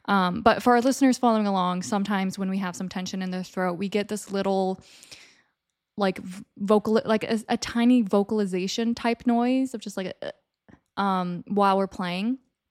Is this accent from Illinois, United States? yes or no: yes; Illinois, United States; So I'm originally from Illinois. So we did ILMEA, Illinois Music Educators Association.